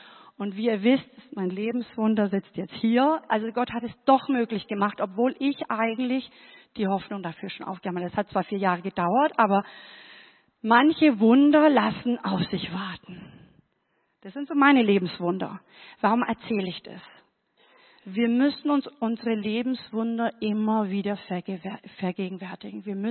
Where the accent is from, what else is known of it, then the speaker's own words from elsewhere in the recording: Bavaria, Germany; ich bin an der Grenze aufgewachsen. Oben waren wir abgeschnitten von Sachsen, rechts abgeschnitten von der Tschechoslowakei.